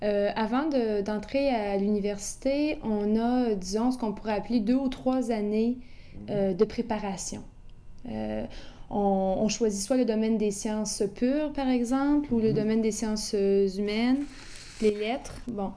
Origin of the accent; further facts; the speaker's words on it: Quebec City, Quebec, Canada; Je suis née ici à Québec.